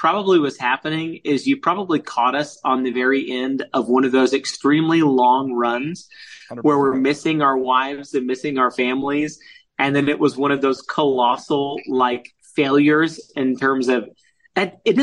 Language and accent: English; Baytown, Texas, United States; I am from Baytown, Texas, which is where like we make all of your toothpaste and we make all of your gas